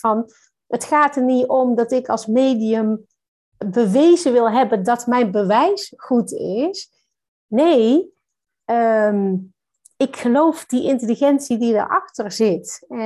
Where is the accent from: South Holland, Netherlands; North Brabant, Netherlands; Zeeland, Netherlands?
North Brabant, Netherlands; Ik kom uit Brabant, sorry.